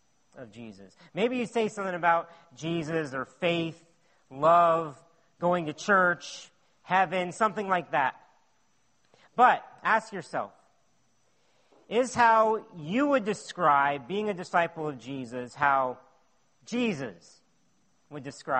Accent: Canada; What does being Canadian mean? It means sweating in the summer and freezing in the winter, right?

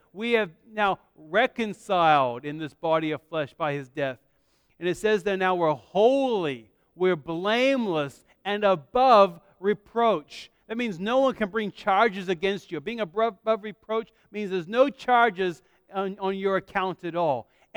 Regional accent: Australia; born there; although I don't sound like it, I was born in Australia.

